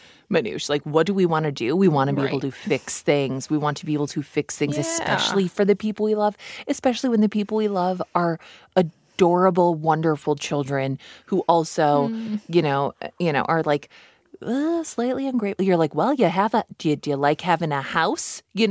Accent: Midwest, United States; I mean, I grew up in the Midwest.

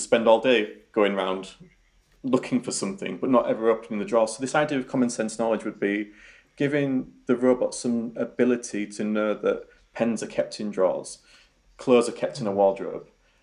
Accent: Yorkshire and the Humber, United Kingdom; accent: Yorkshire; Pronunciations and even regional dialects, like my Yorkshire accent, would be a huge factor of this.

